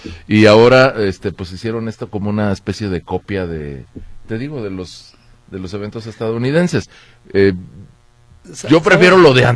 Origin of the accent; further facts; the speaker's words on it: Mexico; como aficionado, porque sí me gusta el fútbol, como mexicano, pues yo lo veo ganable